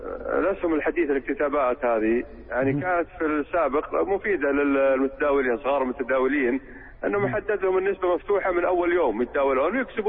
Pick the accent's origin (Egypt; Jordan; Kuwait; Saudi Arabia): Saudi Arabia; Riyadh, Riyadh Province; فما أدري في الإحرام من السير الكبير لأني من أهل الرياض أنا.